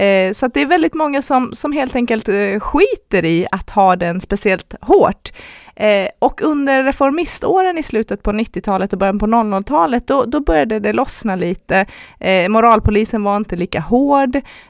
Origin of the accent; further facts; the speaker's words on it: Iran; Jag har själv haft erfarenhet av moralpolisen när jag växte upp i Iran.